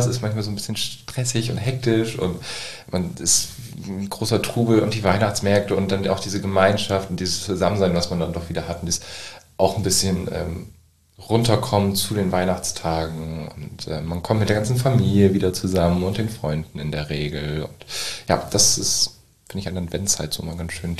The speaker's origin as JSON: {"language": "German", "town": "Nordenham", "region": "Lower Saxony", "country": "Germany", "said": "Also ich komme aus Nordenham und da haben wir auf dem Marktplatz halt so ein paar Bütchen, die da stehen."}